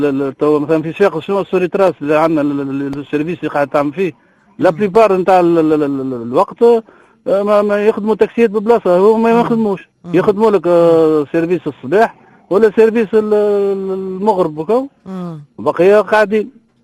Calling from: Tunisia; واحد ابريتو شنو الشهير اللي عندنا في تونس

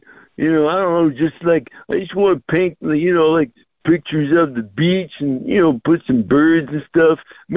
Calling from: San Francisco, California, United States; Hey, Kevin, it's your correspondent over here from San Francisco, man.

